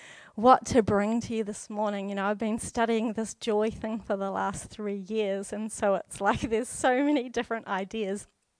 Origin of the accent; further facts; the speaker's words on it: Pirongia, Waikato, New Zealand; now in Whanganui, New Zealand; I grew up in the Waikato, so Porongia, and Waikato River is my awa, from the green stock, and I fellowship at Cliff Life Church, AOG Church out in Castle Cliff, out by the beach in Whanganui.